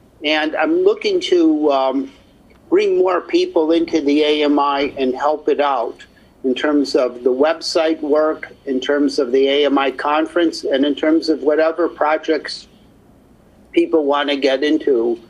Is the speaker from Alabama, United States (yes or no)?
no; Chicago, Illinois, United States; I'm from Chicago. I was born and raised. I was a city person